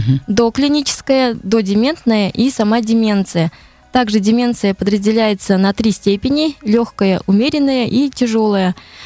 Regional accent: Novaya Zarya, Zabaykalsky Krai, Russia; born there; now in Irkutsk, Russia; Я родилась в Забайкальском крае, Читинская область, Анонский район, село Новая Заря. В 24 года я поступила в Бурятский государственный университет на лечебное дело.

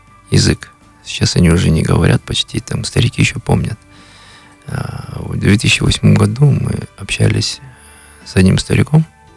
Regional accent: Kalmykia, Russia; которые узнавали, что я из Калмыкии

